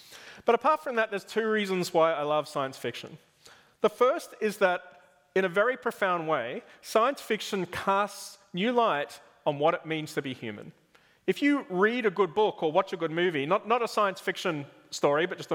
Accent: Australia; I grew up in Australia

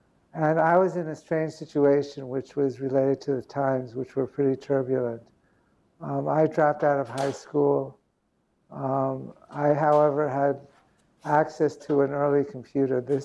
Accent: Cincinnati, Ohio, United States; also born or lived in New York; I grew up in the United States. I'm from New York. I grew up in Cincinnati. I was a teenager in Cincinnati.

